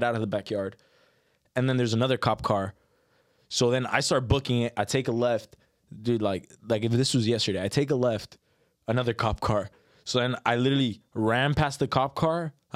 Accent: United States; And then I was telling him how I was raised in the United States

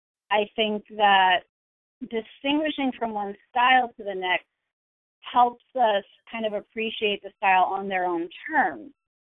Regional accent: New York, United States; accent: Central New York; I sound like I'm from Central New York because I am. But every once in a while, I will also say something that makes me sound Canadian because I spent a lot of time there.

